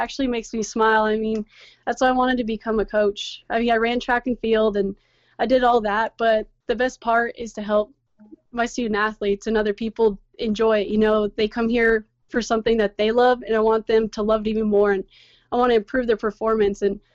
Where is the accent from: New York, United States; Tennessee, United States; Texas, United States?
Texas, United States; San Antonio; I mean, I'm from San Antonio, but this is where I've like grown up.